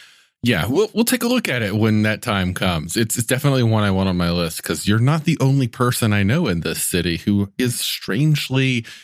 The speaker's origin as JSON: {"language": "English", "region": "Alabama", "country": "United States", "tie": "born or raised there", "said": "which was laughable in my hometown in Lower Alabama."}